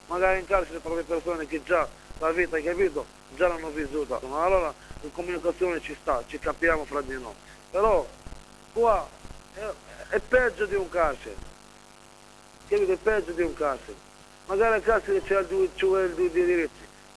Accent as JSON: {"language": "Italian", "country": "Algeria", "second_language": "Italian", "moved": "yes", "lives_now": "Italy", "said": "Sì, io vengo dall'Algeria. Sto qua da quasi 8 anni che sono qui."}